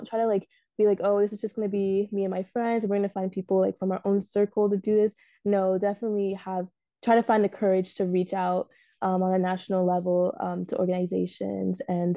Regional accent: Ghana; because I am from Ghana. So like, you know, in Africa as a whole, sub-Saharan specifically

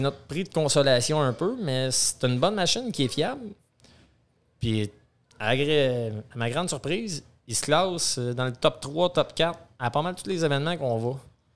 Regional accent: Henriville, Quebec, Canada; Je viens d'Henriville.

